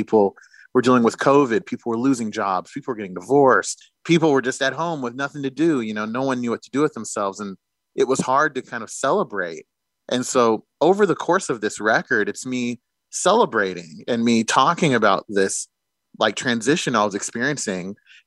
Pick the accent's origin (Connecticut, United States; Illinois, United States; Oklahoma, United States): Oklahoma, United States; So I felt like when I moved from Oklahoma to the East Coast, that was kind of the first time that I was able to kind of like peek my head out from the covers